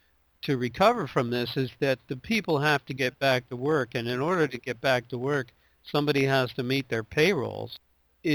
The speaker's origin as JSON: {"language": "English", "town": "Toronto", "region": "Ontario", "country": "Canada", "said": "I'm from Toronto, so I'm a Canadian. I'm proud of our country, too."}